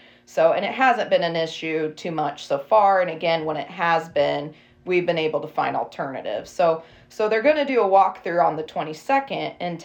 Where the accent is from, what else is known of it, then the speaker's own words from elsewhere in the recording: Irving, Texas, United States; And so even though I grew up in Irving, I still went to school here